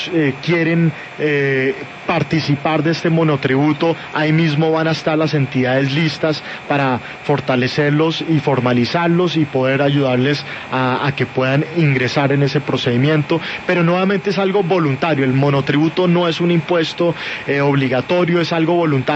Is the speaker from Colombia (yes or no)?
yes; Bogotá, Colombia; Y eso somos los bogotanos.